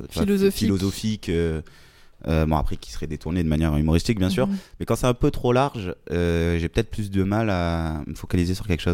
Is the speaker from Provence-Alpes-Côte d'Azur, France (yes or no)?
yes; Marseille, Provence-Alpes-Côte d'Azur, France; J'ai 21 ans, je suis marseillais, donc pas très loin de la maison.